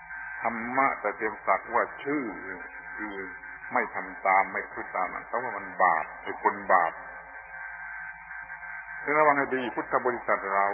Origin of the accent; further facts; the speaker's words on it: Southern Thailand, Thailand; ภาษาบ้านเราปักใต้โดยเฉพาะพวกที่กรุงเทพฟังไม่ถูก